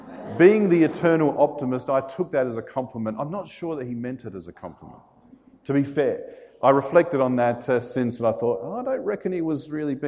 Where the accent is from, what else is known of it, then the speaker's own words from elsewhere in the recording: Uddingston, Scotland, United Kingdom; born there; So I was born in Scotland in 1975, a little town called Uddingston in Glasgow.